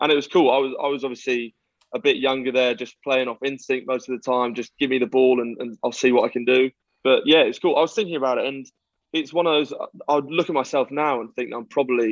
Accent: Scotland, United Kingdom; born there; I'm more English than half the Quins squad. I was born in Scotland and I have Scottish heritage.

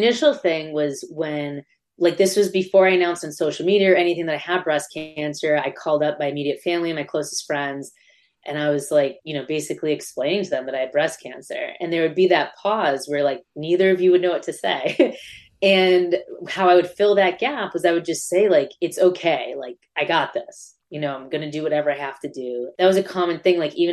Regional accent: Andover, Massachusetts, United States; We had our first in-person event on June 13th in my hometown of Andover, Mass, outside of Boston.

